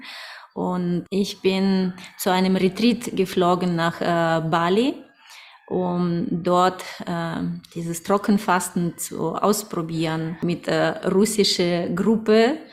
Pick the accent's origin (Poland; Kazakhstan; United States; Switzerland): Kazakhstan; now in Germany; Ich bin in Kasachstan geboren und aufgewachsen und 1993 kamen wir nach Deutschland. Ich lebte ja über 20 Jahren oder mehr in Deutschland